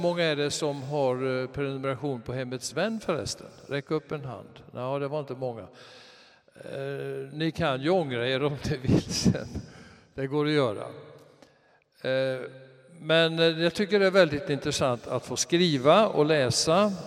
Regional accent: Borås, Västra Götaland County, Sweden; born there; jag är född i Borås. Årtalet kan vi glömma.

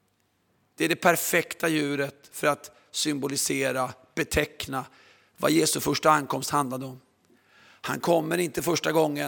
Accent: Sweden; Jag älskar Sverige, jag är själv svensk. Jag är som de flesta svenskar, jag är väldigt kontrollerad.

